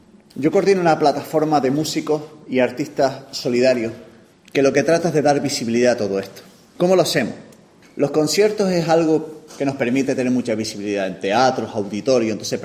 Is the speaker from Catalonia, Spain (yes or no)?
no; Canary Islands, Spain; Yo, como canario, yo no puedo salir a la calle y hablar. Si identifican mi acento, van a por mí.